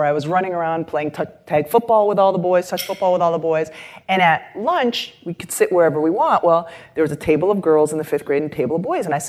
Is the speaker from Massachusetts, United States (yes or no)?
yes; Massachusetts, United States; I'm from Massachusetts, the western part of the state.